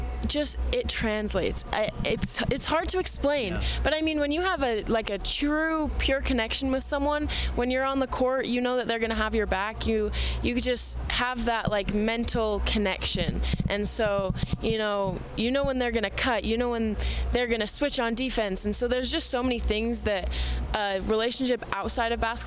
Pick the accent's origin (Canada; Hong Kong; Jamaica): Canada; I'm not just representing my country, but I'm representing my family, where I come from. And it's cool to be able to play in the United States and rep Canada, you know?